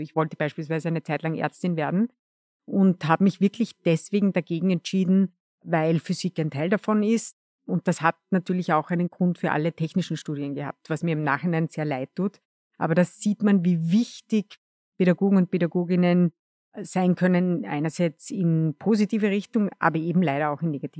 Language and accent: German; Upper Austria, Austria; now in Vienna, Austria; Lebe in Wien, bin eigentlich aus Oberösterreich.